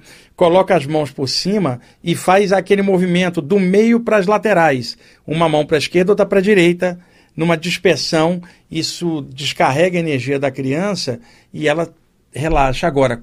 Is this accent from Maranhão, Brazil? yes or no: no; Rio de Janeiro, Brazil; now in São Paulo, Brazil; lá no Rio de Janeiro, onde eu cresci, existe uma expressão para isso